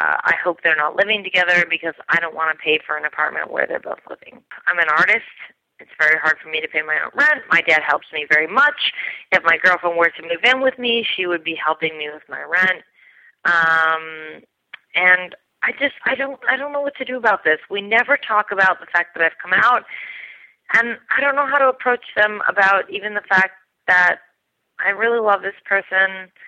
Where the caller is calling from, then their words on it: Brooklyn, New York, United States; I'm calling you from Brooklyn, New York. I am a 26-year-old bisexual female.